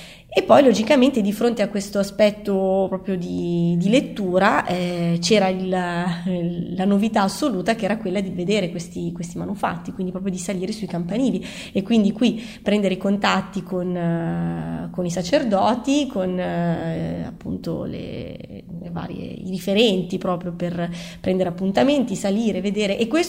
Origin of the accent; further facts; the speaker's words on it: Piacenza, Emilia-Romagna, Italy; Sì, io sono di Piacenza.